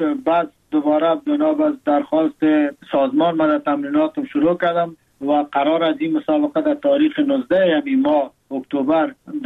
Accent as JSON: {"language": "Persian", "country": "Afghanistan", "moved": "yes", "lives_now": "Thailand", "said": "که یادم میاد مردم افغانستان، وطنم، دوری از وطن، مسافرت بر ما رنج است"}